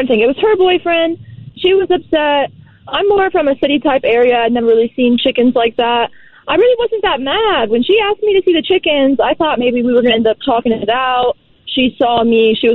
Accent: Dayton, Ohio, United States; So I am originally from Dayton, Ohio.

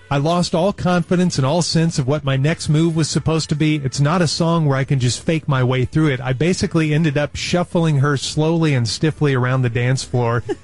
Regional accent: Colorado, United States; I grew up in Colorado, just outside of Breckenridge. We always carried bear spray and a bear horn, an air horn

